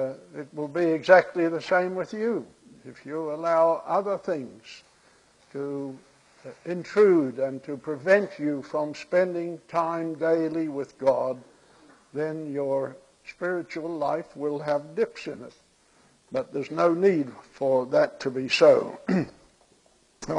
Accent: New Zealand; they were very thin on the ground in New Zealand, my home country.

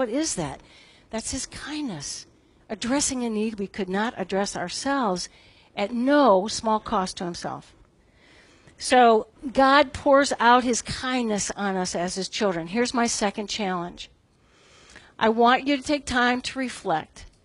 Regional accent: Cleveland, Ohio, United States; So I grew up in Cleveland. My parents were in Cleveland. I'm living down here, and I'm the closest daughter.

